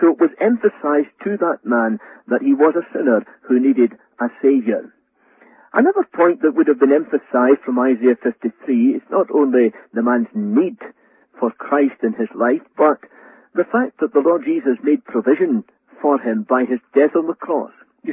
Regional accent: Scotland, United Kingdom; You will know from my accent that I originate in Scotland.

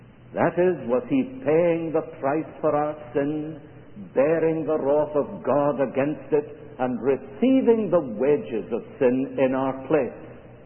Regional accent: United Kingdom; we're both British, you see.

